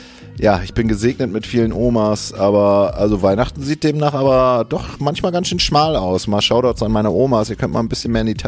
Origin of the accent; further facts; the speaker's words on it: Bremen, Germany; Ich bin wirklich ganz krass im Vorort von Bremen aufgewachsen, behütet, hab Gymnasium besucht